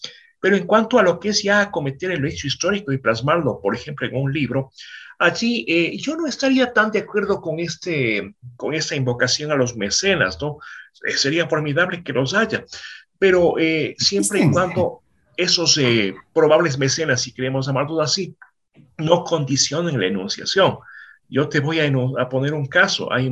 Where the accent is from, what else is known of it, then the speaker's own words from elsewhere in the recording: Riobamba, Chimborazo, Ecuador; yo soy oriundo de Riobamba, provincia de Chimborazo